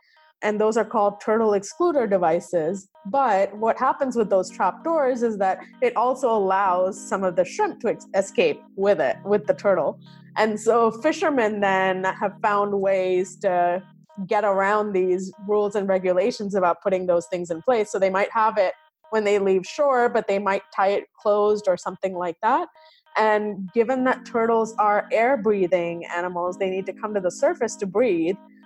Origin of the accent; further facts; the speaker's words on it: Chennai, Tamil Nadu, India; I remember that being a big thing when I was growing up in India. I lived in Chennai, which is a coastal town